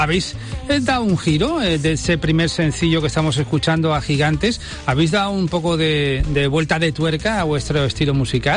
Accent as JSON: {"language": "Spanish", "town": "Málaga", "region": "Andalusia", "country": "Spain", "said": "aquí como malagueño"}